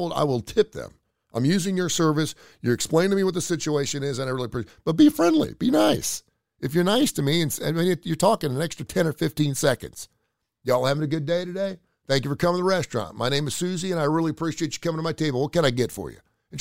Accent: Cincinnati, Ohio, United States; And I know my northern friends up there, because I'm from Cincinnati, are like, what's wrong with you folks?

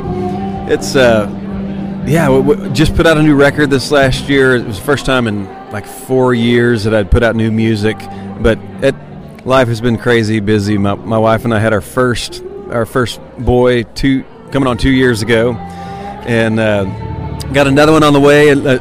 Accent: Ooliga, Oklahoma, United States; We actually did a music video for the song in my hometown of Ooliga, Oklahoma, population roughly 1,000 people

